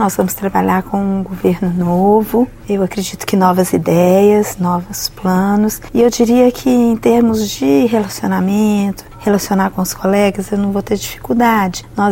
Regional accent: Conselheiro Pena, Minas Gerais, Brazil; Importante citar aqui na minha terra, Conselheiro Pena

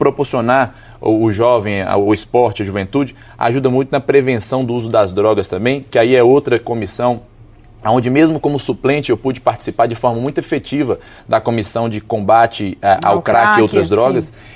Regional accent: Montes Claros, Minas Gerais, Brazil; a região de onde eu sou, né, que é Montes Claros, o norte de Minas

